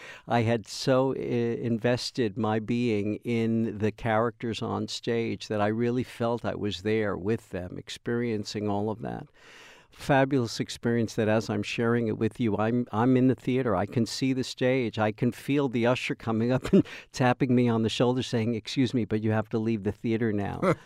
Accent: Deer Park, New York, United States; I was raised on in Deer Park, Long Island.

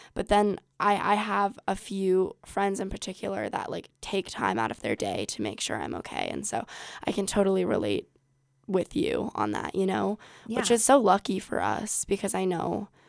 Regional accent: Glenwood, United States; I grew up in Glenwood and I've gone to Glenwood schools my whole life.

